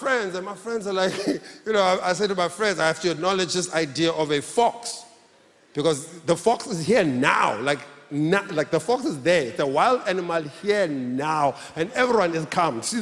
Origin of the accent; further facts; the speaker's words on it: Taiwan; Oh, I'm not Japanese. I'm from Taiwan.